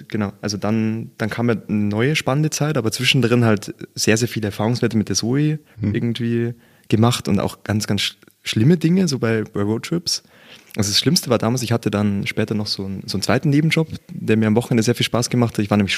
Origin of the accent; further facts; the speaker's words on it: Mühldorf am Inn, Bavaria, Germany; also Mühldorf ist meine Heimatstadt, da komme ich ursprünglich her, Mühldorf am Inn im Südosten von Bayern.